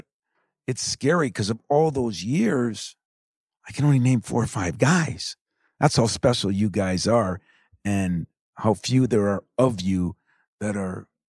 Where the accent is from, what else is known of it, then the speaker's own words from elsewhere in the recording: Michigan, United States; And here I'm from the UP, you know, and not a very diverse area.